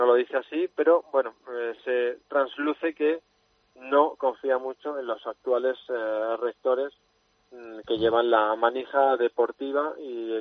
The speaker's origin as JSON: {"language": "Spanish", "town": "Córdoba", "region": "Andalusia", "country": "Spain", "lives_now": "Málaga, Spain", "said": "aunque soy cordobés, pero me considero el malagueño"}